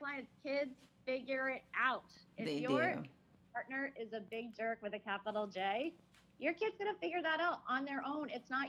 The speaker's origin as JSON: {"language": "English", "region": "New England", "country": "United States", "tie": "born or raised there", "said": "So I grew up in New England."}